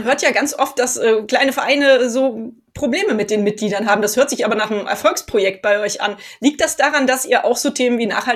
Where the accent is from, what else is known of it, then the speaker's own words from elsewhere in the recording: Cologne, North Rhine-Westphalia, Germany; Das hat mich natürlich total begeistert als Kölnerin